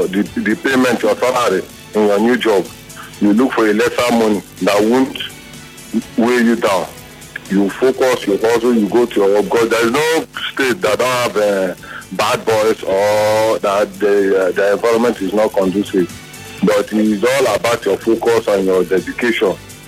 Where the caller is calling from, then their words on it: Rumuokoro, Rivers, Nigeria; I'm calling you from Rumaikiri.